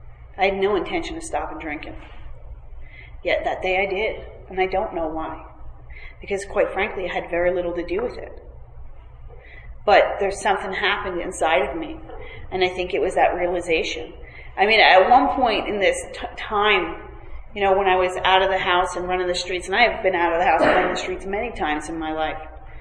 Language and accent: English; Montclair, New Jersey, United States; born or raised there